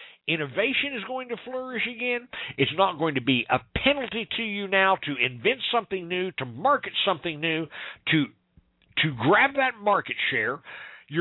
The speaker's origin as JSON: {"language": "English", "region": "Missouri", "country": "United States", "said": "I'm from Missouri. If you're listening from outside the state, Missouri Grassroots Coalition Radio should have given it away."}